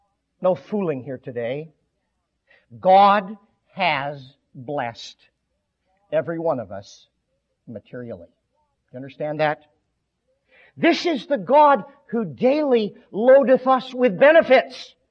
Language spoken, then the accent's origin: English; Michigan, United States; And I am from Michigan.